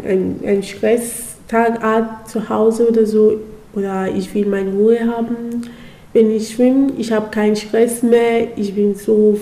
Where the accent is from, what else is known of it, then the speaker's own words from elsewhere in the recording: Nigeria; German is a second language; now in Germany; Aus Nigeria.